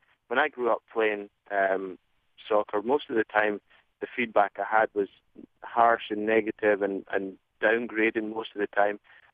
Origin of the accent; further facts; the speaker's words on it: Scotland, United Kingdom; Even growing up in Scotland